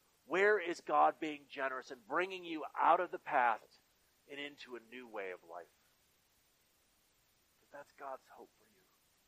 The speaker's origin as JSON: {"language": "English", "region": "Michigan", "country": "United States", "tie": "born or raised there", "said": "I grew up here in Western Michigan and always loved the beaches, the dunes and stuff."}